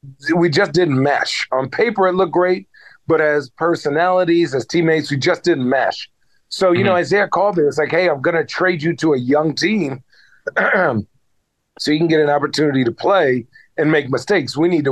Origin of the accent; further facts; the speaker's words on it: Phoenix, Arizona, United States; And I'm from Phoenix, so it felt good to go back home and play for such a good team.